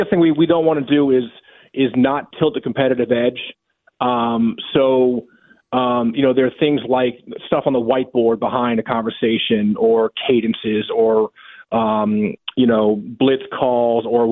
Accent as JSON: {"language": "English", "town": "Reston", "region": "Virginia", "country": "United States", "tie": "born or raised there", "said": "I'm born and raised in Reston. I'm a Southlake High School graduate."}